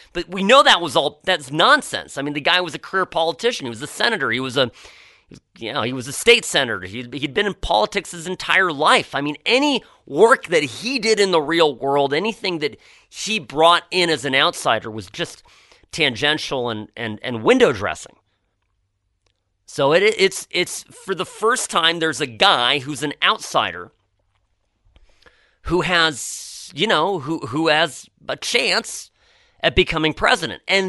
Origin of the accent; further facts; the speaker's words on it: United States; it was actually a little bit sad as an American, I got to tell you.